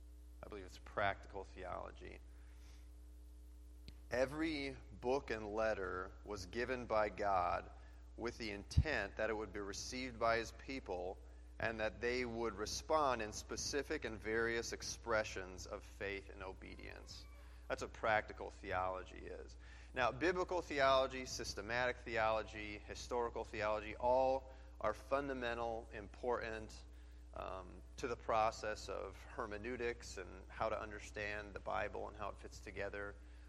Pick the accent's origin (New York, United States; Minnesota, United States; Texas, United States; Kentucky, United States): Minnesota, United States; also born or lived in Wisconsin; I'm from Minnesota, born and raised here. I lived for a little while in Tennessee, pursuing music and some dreams down there. It was short-lived. I moved back to Minnesota, and then I moved out to Wisconsin, where I lived for about 7 years.